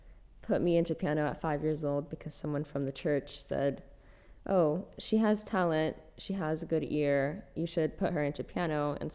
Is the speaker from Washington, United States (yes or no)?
yes; Wenatchee, Washington, United States; born there; now in Spokane, United States; I was born in Wenatchee, and then I moved to the Valley in 2015, and since then have stayed in Spokane.